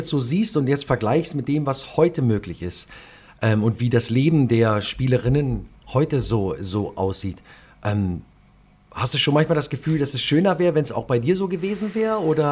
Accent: Wolfsburg, Lower Saxony, Germany; born there; sehe ich natürlich als gebürtiger Wolfsburger ganz genauso.

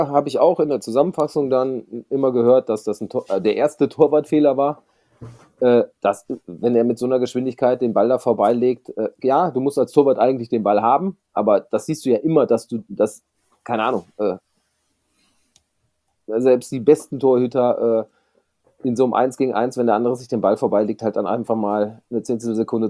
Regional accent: Düsseldorf, North Rhine-Westphalia, Germany; Das freut einen dann als Düsseldorfer noch mehr.

